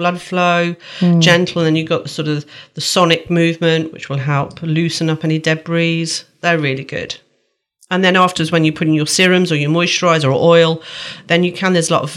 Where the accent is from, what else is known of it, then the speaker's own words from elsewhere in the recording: Midlands, United Kingdom; accent: Midlands; God, my Midlands accent really came in there.